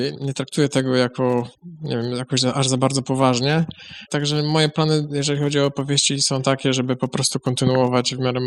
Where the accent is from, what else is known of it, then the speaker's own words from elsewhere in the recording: Chodzież, Greater Poland Voivodeship, Poland; pochodzę z Chodzieży.